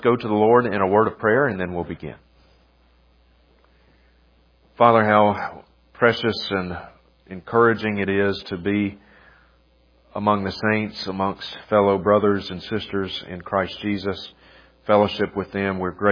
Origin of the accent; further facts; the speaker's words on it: Vicksburg, Mississippi, United States; moved away as an adult; now in Idaho, United States; I'm originally from Mississippi, born and reared in Vicksburg, Mississippi, but my wife Kathy and I moved up to Idaho about 4 years ago, a beautiful area of the country.